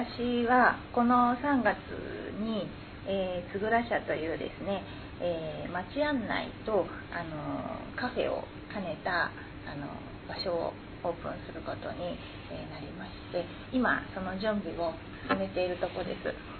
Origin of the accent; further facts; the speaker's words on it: Enzan, Yamanashi, Japan; 地元が生まれ育ちが塩山なんですけれども、結婚してからも塩山に住んでおりまして